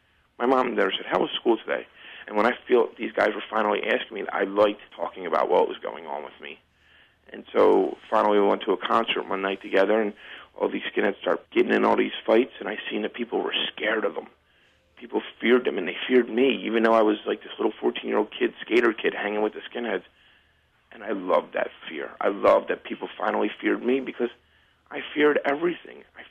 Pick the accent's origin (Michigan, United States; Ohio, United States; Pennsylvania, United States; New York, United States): Pennsylvania, United States; Philadelphia; I mean, I grew up in South Philly. I was actually like a star athlete in South Philly